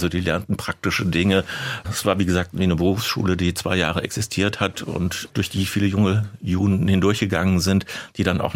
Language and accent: German; Darmstadt, Hesse, Germany; born there; Ich bin geboren in Darmstadt, ja, das ist richtig.